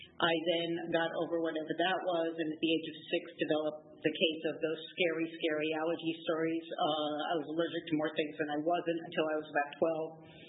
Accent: New York City, New York, United States; So, my story is I grew up in New York City.

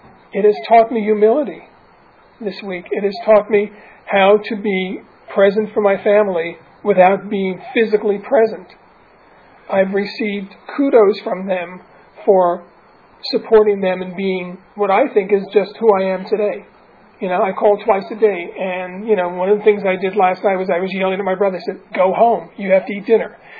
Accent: New York City, New York, United States; I'm originally from New York City

